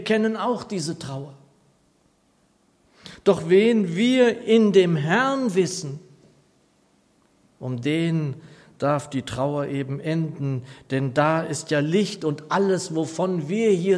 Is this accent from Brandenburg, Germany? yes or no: no; Northeim, Lower Saxony, Germany; Ich bin ja in den 1960er Jahren in meiner Heimatstadt Northeim aufgewachsen, in Südniedersachsen.